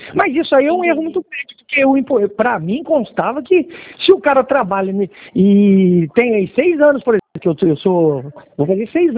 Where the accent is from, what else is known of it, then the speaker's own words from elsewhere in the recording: Angra dos Reis, Rio de Janeiro, Brazil; Nós somos aqui de Angra dos Reis.